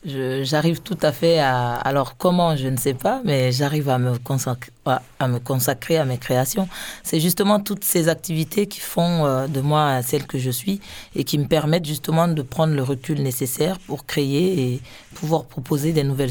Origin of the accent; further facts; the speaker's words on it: Marseille, Provence-Alpes-Côte d'Azur, France; Je viens dans ma ville, là où tout a commencé pour moi, musicalement et en tant que femme. Ma vie de femme a commencé à Marseille.